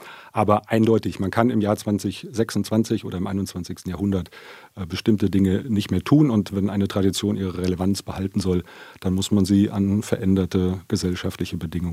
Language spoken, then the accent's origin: German; Biedenkopf, Hesse, Germany; Und vor dieser Herausforderung steht mein Heimatort Biedenkopf.